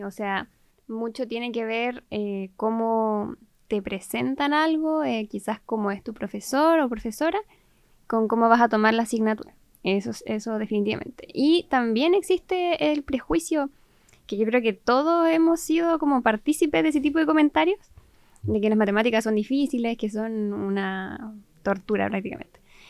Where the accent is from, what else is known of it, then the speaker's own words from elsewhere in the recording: Osorno, Los Lagos, Chile; Bueno, yo soy de Osorno toda la vida, tengo a familia en La Unión también, pero principalmente mi vida la he hecho acá en Osorno